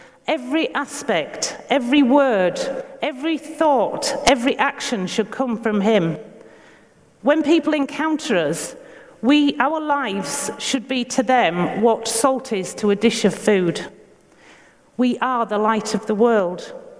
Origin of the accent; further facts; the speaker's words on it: Yorkshire and the Humber, United Kingdom; accent: Yorkshire; That word "are," A-R-E, a bit hard to understand because of my Yorkshire accent, but it's so important.